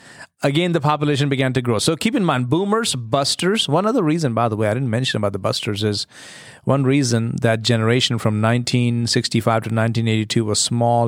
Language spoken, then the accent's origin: English; India; I grew up in India, grew up in a Christian home, and mom and dad were together forever.